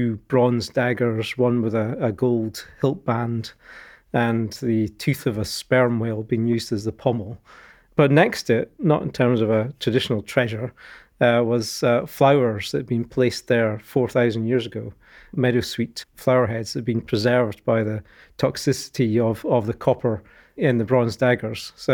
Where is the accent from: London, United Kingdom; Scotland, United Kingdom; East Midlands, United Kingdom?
Scotland, United Kingdom; I'm from Northeast Scotland originally.